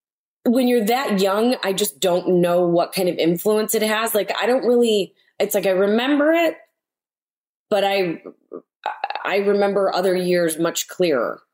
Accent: Chicago, Illinois, United States; because, you know, growing up in Chicago, that's what it's about, the history and the architecture.

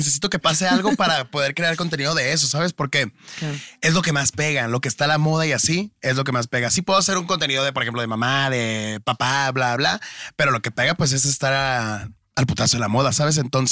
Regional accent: Guadalajara, Jalisco, Mexico; now in Mexico City, Mexico; De Guadalajara.

